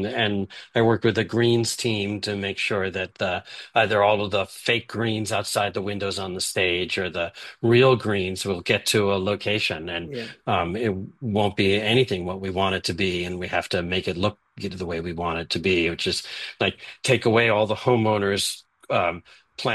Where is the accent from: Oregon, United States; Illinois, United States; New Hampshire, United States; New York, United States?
New York, United States; New York City; I grew up in New York City, and I went to the Neighborhood Playhouse, and I went to Herbert Burghoff Studio